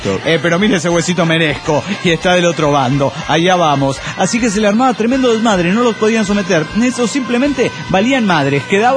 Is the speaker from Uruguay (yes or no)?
no; Orizaba, Veracruz, Mexico; de Orizaba, México.